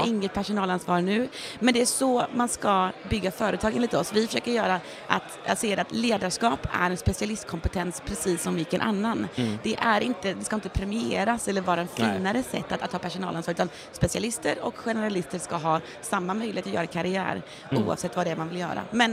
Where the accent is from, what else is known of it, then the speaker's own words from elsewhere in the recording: Gothenburg, Västra Götaland County, Sweden; Jag är från Göteborg egentligen, men har bott utomlands största delen av mitt liv.